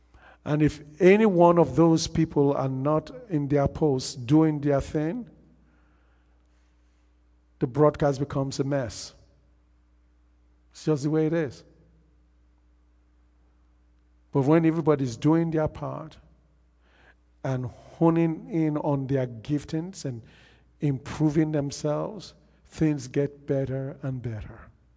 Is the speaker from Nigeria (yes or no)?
yes; Nigeria; just like I came from Nigeria.